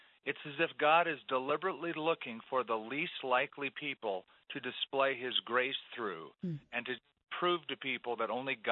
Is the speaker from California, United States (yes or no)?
yes; California, United States; You know, for me, I grew up a Roman Catholic. I grew up in Southern California.